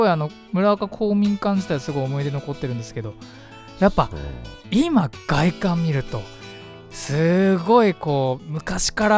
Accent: Fujisawa, Kanagawa, Japan; この番組は藤沢出身の俳優タレントとして活動する

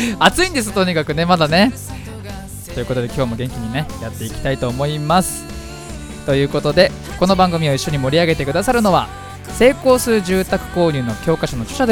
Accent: Fujisawa, Kanagawa, Japan

